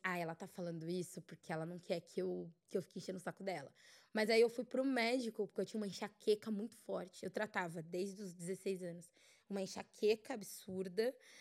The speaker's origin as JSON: {"language": "Portuguese", "town": "Jundiaí", "region": "São Paulo", "country": "Brazil", "tie": "born or raised there", "said": "um dia de carnaval comigo lá na minha cidade, em Jundiaí"}